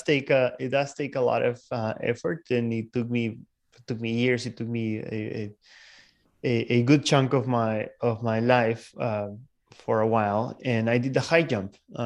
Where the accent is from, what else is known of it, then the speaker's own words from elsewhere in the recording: Peru; moved away as an adult; So I was born in Peru and I lived there until I was 26, almost 26.